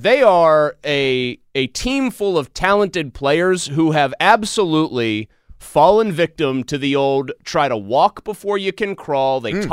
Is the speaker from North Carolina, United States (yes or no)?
no; Ross Township, Pennsylvania, United States; also born or lived in Pittsburgh; telling me to move back where I'm from, Ohio, today, despite being born at Passavant Hospital and growing up in Ross Township.